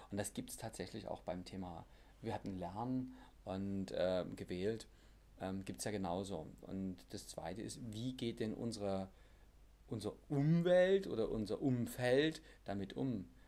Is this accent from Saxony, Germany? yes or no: yes; Leipzig, Saxony, Germany; Ich komme aus Leipzig